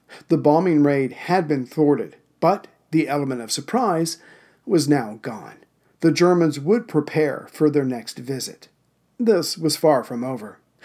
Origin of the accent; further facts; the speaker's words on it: South Carolina, United States; Donald Quattlebaum of Pawleys Island, South Carolina, my home state.